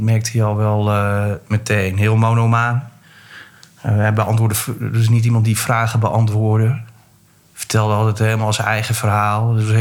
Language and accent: Dutch; Groningen, Netherlands; Ik kom uit Groningen. En ik studeerde journalistiek in Groningen.